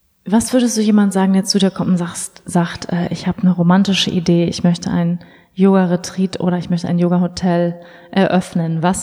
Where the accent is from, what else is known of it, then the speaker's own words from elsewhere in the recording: Schleswig-Holstein, Germany; Ich bin ja in Schleswig-Holstein groß geworden übrigens.